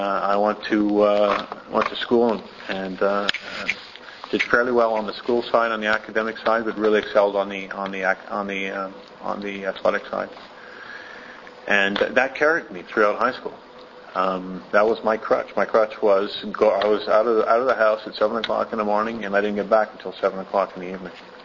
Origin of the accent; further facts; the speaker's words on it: Montreal, Quebec, Canada; born there; I'm 38 years old. I was born here in Montreal. I have one sister. I was adopted. So I was adopted at the age of 1 year old.